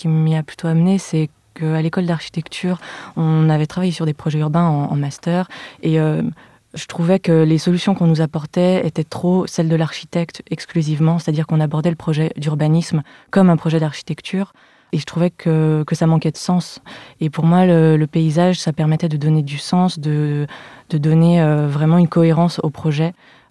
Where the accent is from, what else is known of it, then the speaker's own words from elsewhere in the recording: Lyon, Auvergne-Rhône-Alpes, France; Alors, je suis née et j'ai grandi à Lyon.